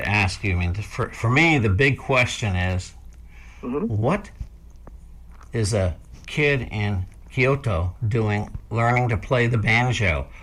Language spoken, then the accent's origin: English; United States; As a normal American, I think it's fascinating.